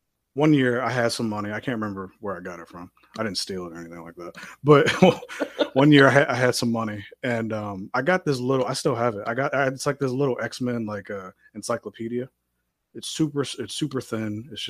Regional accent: Cincinnati, Ohio, United States; now in Michigan, United States; I grew up in Cincinnati, Ohio, born and raised.

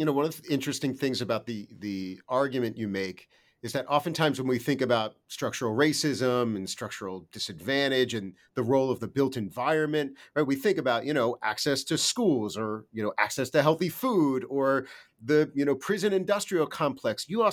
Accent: Philadelphia, Pennsylvania, United States; I'm also from the Philadelphia area, so this was like kind of reading the paper about my local papers.

